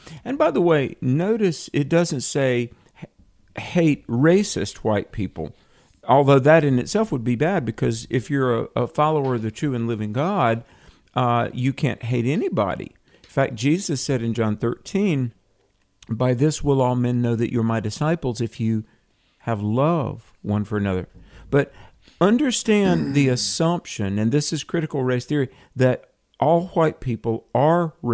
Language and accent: English; United States; Obviously, as a Christian and as an American and as a believer in objective morality